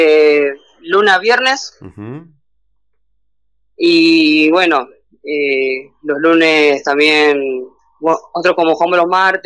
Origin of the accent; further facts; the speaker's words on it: Merlo, Buenos Aires Province, Argentina; De Merlo.